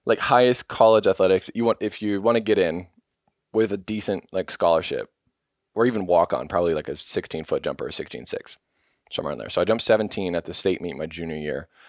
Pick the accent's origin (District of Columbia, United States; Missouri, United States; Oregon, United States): Missouri, United States; Kansas City; I grew up in Kansas City, which I don't know the exact number, but it's like 350,000, maybe like 400,000 people in the city, like skyscrapers and all.